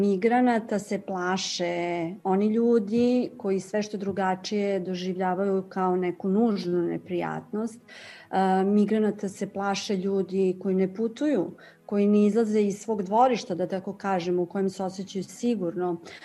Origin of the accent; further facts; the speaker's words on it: Serbia; now in Italy; Ja sam takođe emigrirala iz Srbije. Danas sam italijanski državljanin i eto, ponosim se time.